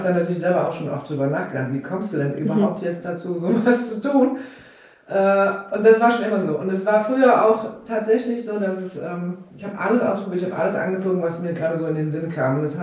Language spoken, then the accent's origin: German; Groningen, Netherlands; moved away as an adult; now in Koblenz, Germany; Also ich komme ja von Holland, aus Groningen. Bin da geboren und habe da, bis ich 22 war ungefähr, gelebt.